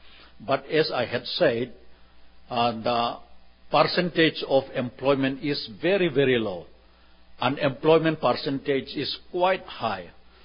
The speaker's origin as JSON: {"language": "English", "town": "Churachandpur", "region": "Manipur", "country": "India", "tie": "born or raised there", "second_language": "English", "said": "My home state, Manipur, which is one of the 7 states in northeast India, that is bordering to Myanmar, formerly known as Burma, China, and all that."}